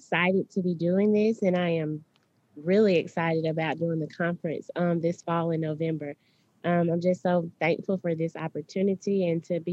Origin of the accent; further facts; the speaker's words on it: Reform, Alabama, United States; I am from Reform, Alabama, which is in Pickens County. It's a little over an hour from Livingston, Alabama, where I was born, raised, and grew up rural